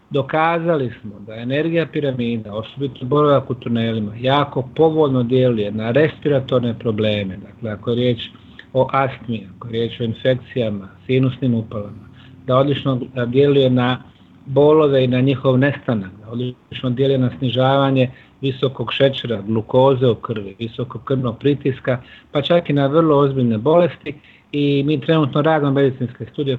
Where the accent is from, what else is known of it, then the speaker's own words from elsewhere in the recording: Bosnia & Herzegovina; Ali kod nas u Bosni je najveća mreža podzemnih tunela